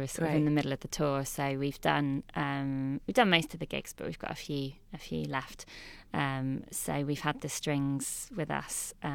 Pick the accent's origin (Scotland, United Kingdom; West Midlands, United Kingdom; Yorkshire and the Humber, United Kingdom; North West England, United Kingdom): West Midlands, United Kingdom; in Shropshire, it's, you know, it's not like growing up in London where you have loads of things around you all the time.